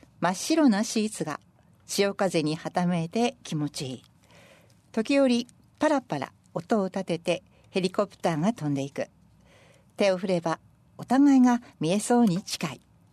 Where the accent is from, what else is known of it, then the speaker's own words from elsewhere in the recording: Nagaoka, Niigata, Japan; 私の生まれ育った新潟県長岡市は1945年昭和20年終戦の年に大空襲で焼け野原となった